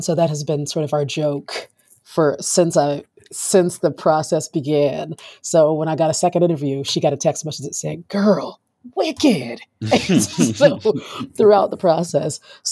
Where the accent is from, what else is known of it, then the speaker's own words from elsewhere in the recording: Florida, United States; I'm from South Florida.